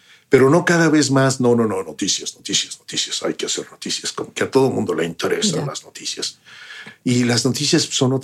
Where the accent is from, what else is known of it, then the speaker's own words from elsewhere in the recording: Mexico; now in London, United Kingdom; Mi vida se ha enriquecido tanto de vivir acá. Y sigo siendo mexi